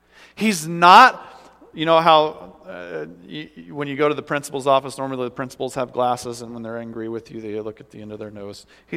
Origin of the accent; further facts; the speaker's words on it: Iowa, United States; I'm from Iowa and I don't even know what a bushel is.